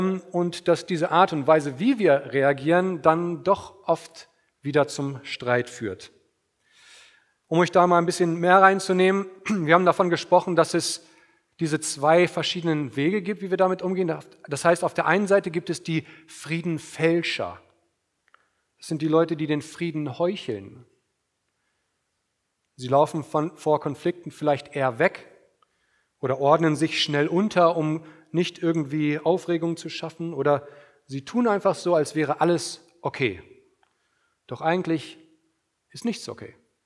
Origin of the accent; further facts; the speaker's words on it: Syke, Lower Saxony, Germany; Ich komme aus Sieke, aus dem fernen, fernen Land. Auf der anderen Seite der Weser